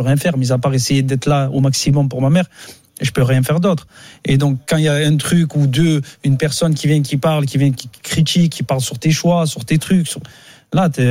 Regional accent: Marseille, Provence-Alpes-Côte d'Azur, France; Ce n'est pas parce que je suis Marseillais que je dois critiquer

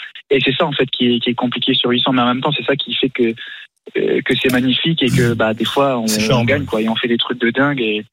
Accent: Agen, Nouvelle-Aquitaine, France

